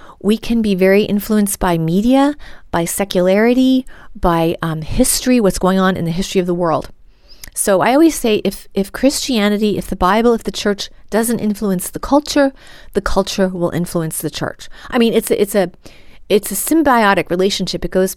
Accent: Boston, Massachusetts, United States; I'm Irish myself and sixth generation Bostonian. I know I lost the accent a long time ago, but I can do it.

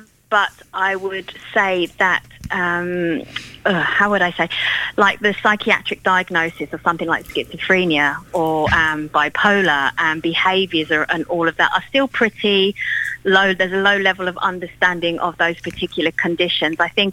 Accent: Waterford, County Waterford, Ireland; accent: Irish; now in London, United Kingdom; My first accent was an Irish accent, so I got sort of, my accent sort of flattened out, so I might don't sound Cockney.

